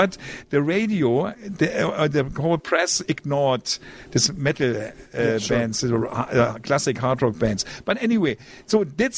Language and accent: English; Germany; English is a second language; we wanted to show the people that we here is a new generation growing up in Germany.